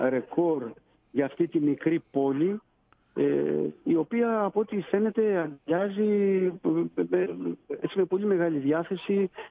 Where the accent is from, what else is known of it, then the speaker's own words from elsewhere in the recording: Peloponnese, Greece; Εντάξει, εγώ είμαι από εδώ, το χωριό μου είναι δίπλα από τη Μεσίνη, ένα χιλιόμετρο.